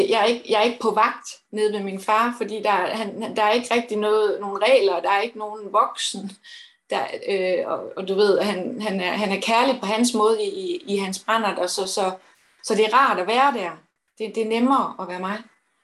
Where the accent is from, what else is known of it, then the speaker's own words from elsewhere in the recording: Give, Region of Southern Denmark, Denmark; Jeg er vokset op i en lille bitte by her, Give, som jeg stadigvæk bor i.